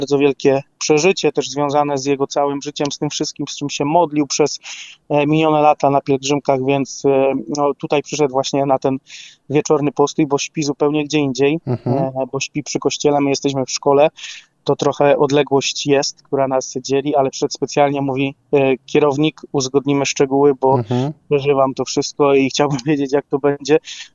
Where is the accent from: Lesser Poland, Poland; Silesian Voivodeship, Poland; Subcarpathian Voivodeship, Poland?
Silesian Voivodeship, Poland; Krzepice; my z Krzepic